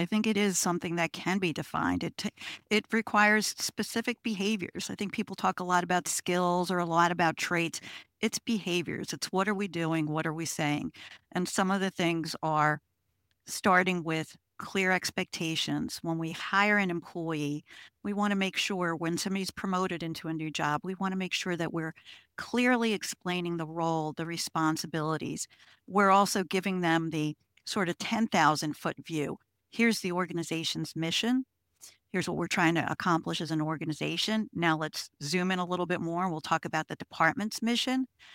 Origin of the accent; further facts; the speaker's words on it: Long Island, New York, United States; also born or lived in Pennsylvania; I'm from Long Island originally. I spent most of my career in Pennsylvania because I married a Philly boy. So we went to the suburbs of Philly.